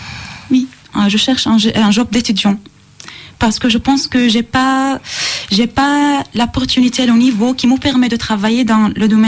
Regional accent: Syria; French is a second language; moved away as an adult; now in France; C'est pour ça, c'est la raison pour laquelle j'ai quitté la Syrie et je suis venue en France.

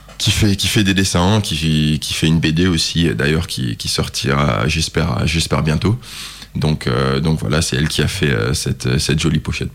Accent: Nigeria; j'ai grandi au Nigeria, donc. D'un père nigérian et d'une mère française, donc tous les jours là-bas j'écoutais de la musique nigériane

